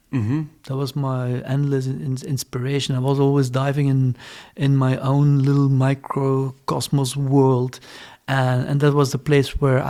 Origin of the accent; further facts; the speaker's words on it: Brussels, Belgium; English is a second language; also born or lived in Ghent; So I was born in Ghent, and I grew up in more at the countryside, at the coast, and then in Brussels. Mm-hmm. Then we moved to Brussels.